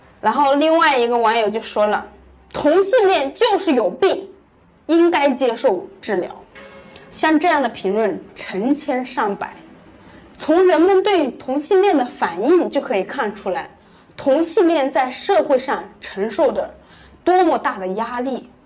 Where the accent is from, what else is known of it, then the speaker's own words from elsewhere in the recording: China; 但身为中国人，我很能理解他这么做的原因。